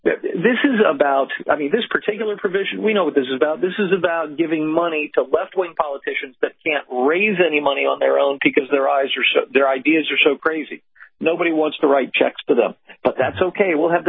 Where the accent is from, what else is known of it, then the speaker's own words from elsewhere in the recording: Virginia, United States; which I've been doing in my home state of Virginia ever since I can remember.